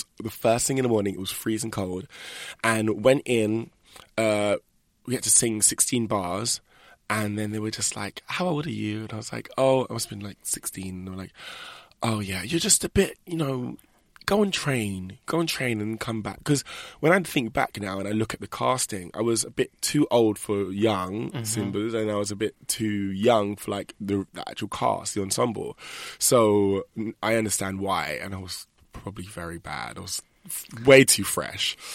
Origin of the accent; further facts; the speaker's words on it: East of England, United Kingdom; I grew up in Hertfordshire